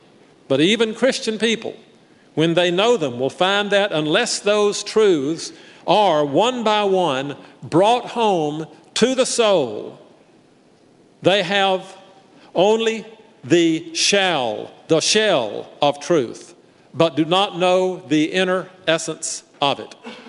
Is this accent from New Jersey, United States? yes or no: no; Mississippi, United States; even though I'm from the Deep South and I'm from Mississippi and I should be talking like this